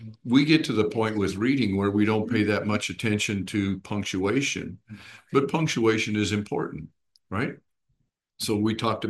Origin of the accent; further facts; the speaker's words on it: Leadville, Colorado, United States; all of my Mexican friends growing up in Leadville